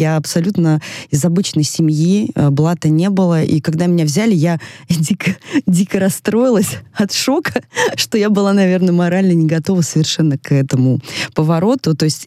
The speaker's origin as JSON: {"language": "Russian", "town": "Severomorsk", "region": "Murmansk Oblast", "country": "Russia", "tie": "born or raised there", "said": "жили в Североморске, и так как Североморск — закрытый город, получилось, по состоянию здоровья маму перевезли в Мурманск, и родилась я, именно вот родилась в Мурманске, но написали все равно Североморск. И прожила я 7 лет в Североморске."}